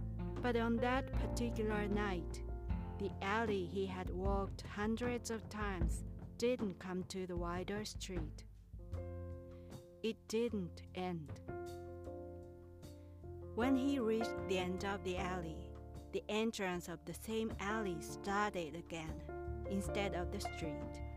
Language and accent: English; Kyoto, Japan; When I lived in my hometown as a child, my grandparents and my parents are busy as farmers. Everybody in my family worked as a farmer, as farmers. And I lived in a rural area of Kyoto, and my house stood in a small old hamlet.